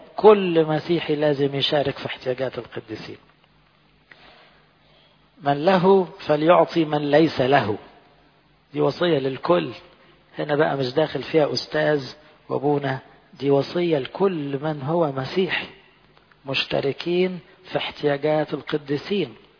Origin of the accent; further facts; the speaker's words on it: Egypt; والحمد لله عندنا في مصر أكثر من 80% من الشعب القبطي قديسين من النوع ده